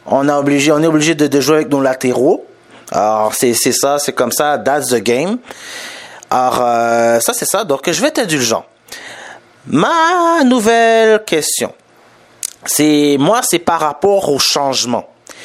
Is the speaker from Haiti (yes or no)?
yes; Haiti; je suis haïtien, donc il faut que je mette pour mon pays aussi